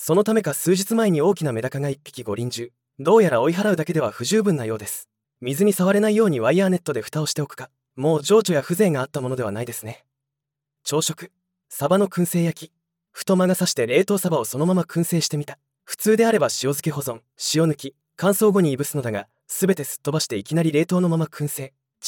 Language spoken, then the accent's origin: Japanese; Kanto, Japan; 私の地元関東の僻地はいつから噂にすら出てこないので